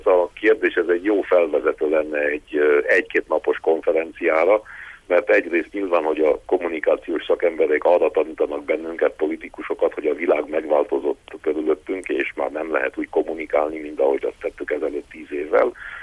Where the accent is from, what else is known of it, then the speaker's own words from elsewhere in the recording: Transylvania, Romania; amikor azt látom otthon Erdélyben